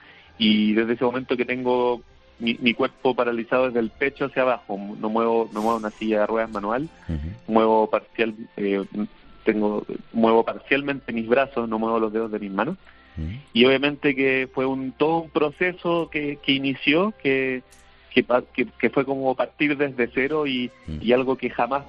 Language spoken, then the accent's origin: Spanish; Santiago, Santiago Metropolitan Region, Chile; Sí, yo soy chileno y vivo en Chile, estoy acá en Santiago, 7 de la mañana acá en Chile.